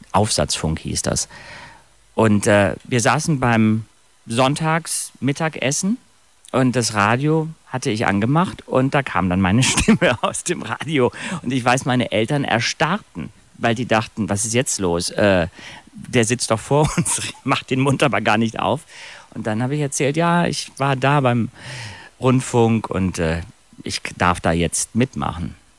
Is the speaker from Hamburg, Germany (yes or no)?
yes; Hamburg, Germany; ich bin ja in Hamburg aufgewachsen